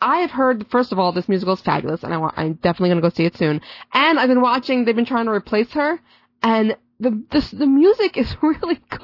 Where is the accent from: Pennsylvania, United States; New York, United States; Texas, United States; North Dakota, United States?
New York, United States; Maybe I'm just a New Yorker.